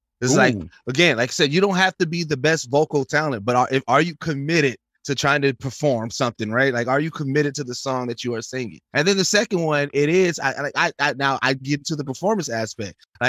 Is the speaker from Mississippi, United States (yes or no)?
no; Milwaukee, Wisconsin, United States; So being born and raised in Milwaukee, that was a constant with those bars.